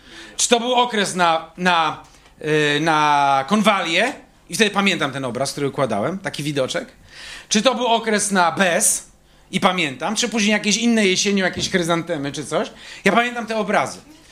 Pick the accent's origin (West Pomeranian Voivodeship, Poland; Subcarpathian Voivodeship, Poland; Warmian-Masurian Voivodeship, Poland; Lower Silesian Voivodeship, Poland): Warmian-Masurian Voivodeship, Poland; Elbląg; Ja jestem z Elbląga, to jest w ogóle te spotkania, bo jest 200 metrów od mojego domu, w którym jestem.